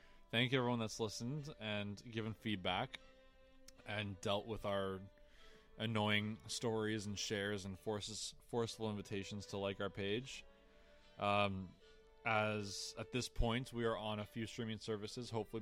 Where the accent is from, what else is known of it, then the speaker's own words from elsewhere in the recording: Canada; No, it's not Z. We're Canadian.